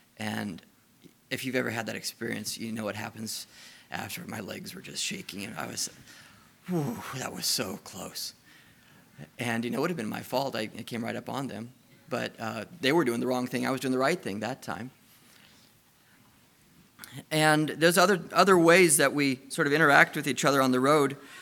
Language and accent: English; Missouri, United States; I didn't know where to look for it, not being a Canadian. In Missouri, we're the show-me state, right?